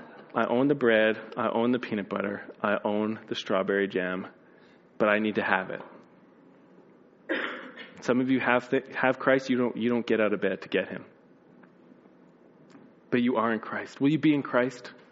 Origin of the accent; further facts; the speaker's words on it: Manitoba, Canada; which isn't impressive to us, you know, because we're from Manitoba.